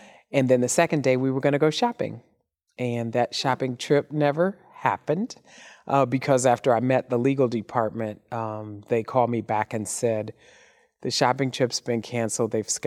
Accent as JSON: {"language": "English", "town": "Flint", "region": "Michigan", "country": "United States", "tie": "born or raised there", "lives_now": "Midland, United States", "said": "He grew up in Detroit. I grew up in Flint."}